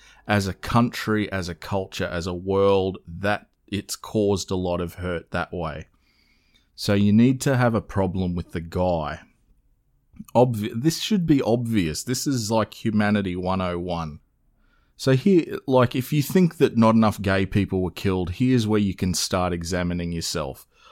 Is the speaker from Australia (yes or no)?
yes; Australia; just as an Australian who was a young, I think I was 12 when the Port Arthur massacre came along